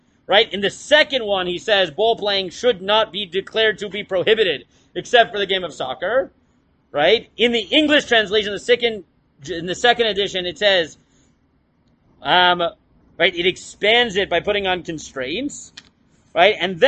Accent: Staten Island, New York, United States; I grew up in Staten Island, so he would come visit the Young Israel once a year

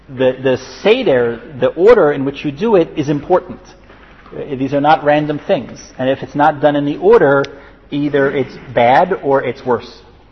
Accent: New Jersey, United States; I'm from New Jersey. This is like mother's milk. This is how you grow up in New Jersey, right?

